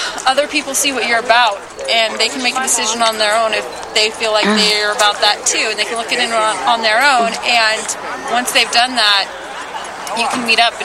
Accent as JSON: {"language": "English", "town": "Walla Walla", "region": "Washington", "country": "United States", "tie": "born or raised there", "said": "in my hometown of Walla Walla, there's probably four of us."}